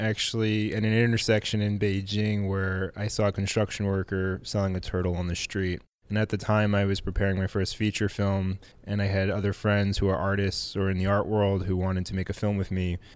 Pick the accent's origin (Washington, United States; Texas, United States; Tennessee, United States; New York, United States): New York, United States; Growing up in New York, I noticed that people here are a little bit more calm.